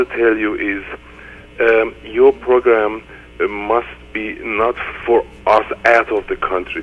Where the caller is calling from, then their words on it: Germany; English is a second language; I'm calling from Germany, and English is not actually my